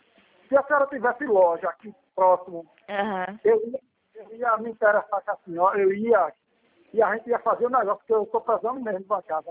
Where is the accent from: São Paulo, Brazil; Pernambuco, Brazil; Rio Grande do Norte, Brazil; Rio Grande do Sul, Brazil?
Pernambuco, Brazil; Recife; eu moro aqui, sou de Recife